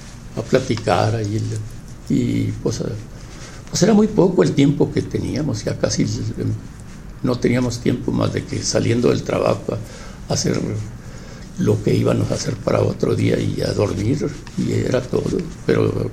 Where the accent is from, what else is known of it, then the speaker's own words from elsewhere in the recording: Chihuahua, Mexico; No, pues ya me regresé a mi pueblo a trabajar allí